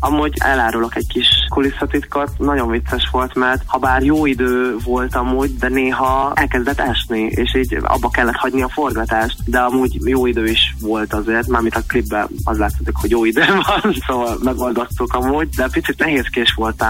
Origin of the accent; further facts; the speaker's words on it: Hungary; born there; néha megjelenik így a, nem tudom, az akcentusom, pedig itt születtem Magyarországon, és már azért anyanyelvi szinten beszélem a magyar nyelvet